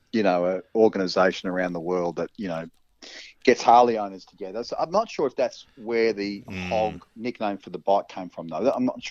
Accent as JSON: {"language": "English", "town": "Tullamarine", "region": "Victoria", "country": "Australia", "tie": "born or raised there", "said": "growing up in Talmarina, my parents had a milk bar in Keilor Park"}